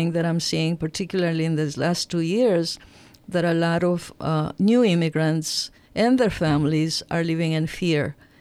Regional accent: Ecuador; now in United States; I'm originally from Ecuador. I came here in 69. So my home is this really... My kids grew up here. We are a biracial family.

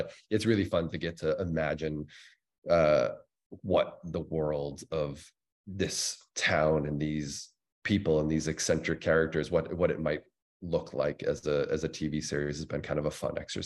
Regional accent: Wareham, Massachusetts, United States; now in Miami, United States; So I grew up in a town called Wareham, Massachusetts, on the south coast of Massachusetts, meaning just before you get onto Cape Cod. And I live in Miami now

